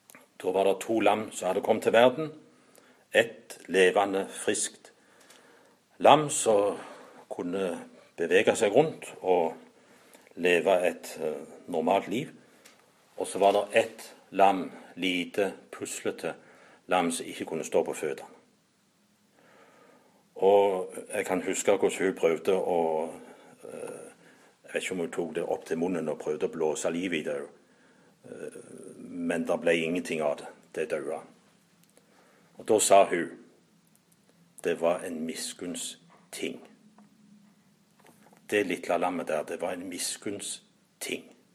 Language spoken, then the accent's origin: Norwegian; Bjerkreim, Rogaland, Norway; jeg har hørt det et par ganger brukt i miljøet hjemme i Bjerkreim spesielt